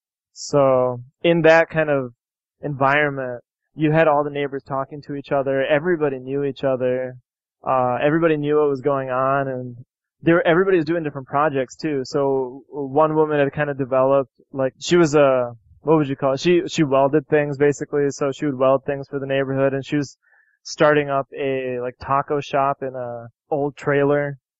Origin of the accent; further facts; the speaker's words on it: India; born there; and I'm Indian, you know, I was born in India, and I've gone back quite a few times, and I got family all around the world